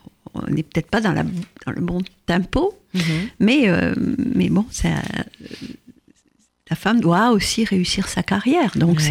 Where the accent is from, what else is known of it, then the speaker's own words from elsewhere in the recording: France; Je suis française, on est à Paris, là.